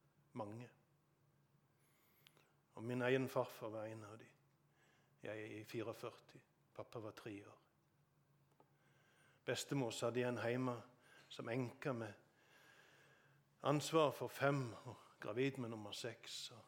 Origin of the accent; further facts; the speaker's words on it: Sokndal, Rogaland, Norway; Forresten, hjemme i Sokndal, hjemme folket på Vatland, de hadde båtene sine i Nesvåg